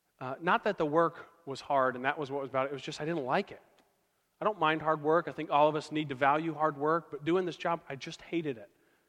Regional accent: Tulsa, Oklahoma, United States; I'm a roughneck from Oklahoma. I grew up in Tulsa

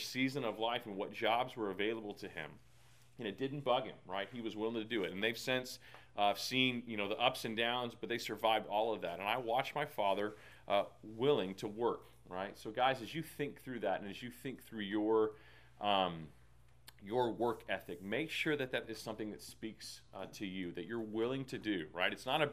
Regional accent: Texas, United States; My dad, growing up in Texas, taught me this lesson.

